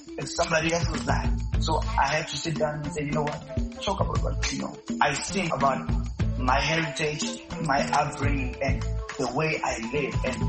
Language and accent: English; Ladysmith, KwaZulu-Natal, South Africa; also born or lived in Ulundi; now in Johannesburg, South Africa; I'm actually in South Africa, Johannesburg. That's where I'm based. I'm from KZN, Olundi, and also I was raised in Ladysmith